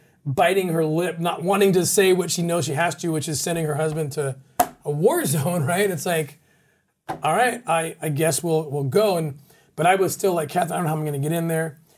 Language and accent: English; Netherlands; English is a second language; I'm a Dutch. I'm from Holland.